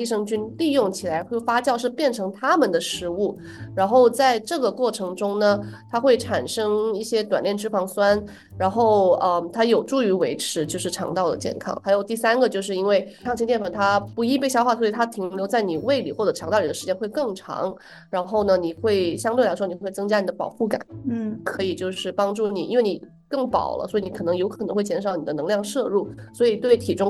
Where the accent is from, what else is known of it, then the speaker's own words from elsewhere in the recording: China; 就比如说我们中国人可能长期吃白米饭